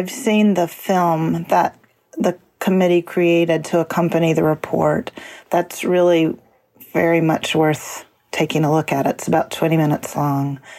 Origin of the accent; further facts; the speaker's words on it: United States; And I'm an employee of Harvard and I'm an American.